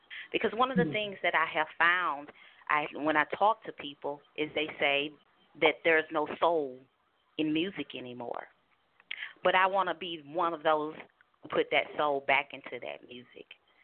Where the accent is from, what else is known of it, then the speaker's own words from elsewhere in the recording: Winston-Salem, North Carolina, United States; now in Atlanta, United States; Well, I'm actually originally from Winston-Salem, North Carolina. So I'm a North Carolina girl. My actual career started in Charlotte, North Carolina. And I'm currently in Atlanta, Georgia area.